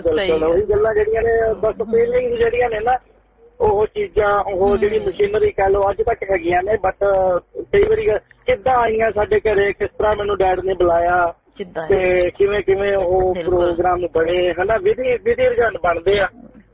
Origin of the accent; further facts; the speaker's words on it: Mohali, Punjab, India; ਮੈਂ ਮੋਹਾਲੀ ਤੋਂ ਬਿਲੋਂਗ ਕਰਦਾ ਆ